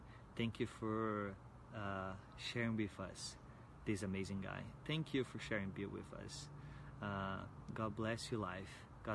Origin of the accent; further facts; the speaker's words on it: Brazil; English is a second language; I'm from Brazil, as you can see from my accent.